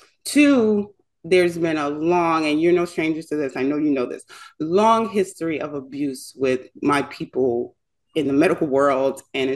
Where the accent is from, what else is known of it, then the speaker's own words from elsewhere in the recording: Bronx, New York, United States; I'm originally from Bronx, New York.